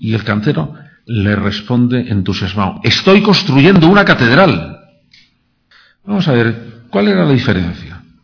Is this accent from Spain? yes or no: yes; Toledo, Castilla-La Mancha, Spain; La historia que yo cuento la sitúo en Toledo porque soy de Toledo.